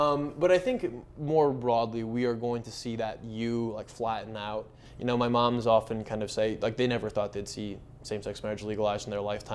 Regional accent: Iowa City, Iowa, United States; It's a little bit less true for me growing up in Iowa City, which is a more progressive community than Grinnell.

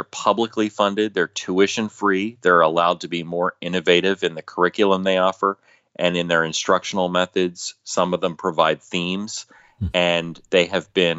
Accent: Florida, United States; in my home state of Florida

